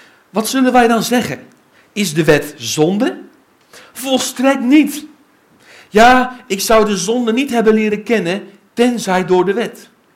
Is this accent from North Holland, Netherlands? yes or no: no; Bunschoten-Spakenburg, Utrecht, Netherlands; Ik kom uit Bunschoten-Spakenburg, een heel gelovig, religieus dorp.